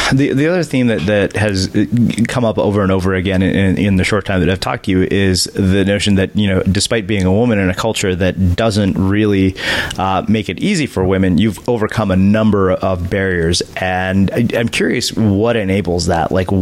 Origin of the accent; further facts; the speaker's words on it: India; I know this because I'm Indian.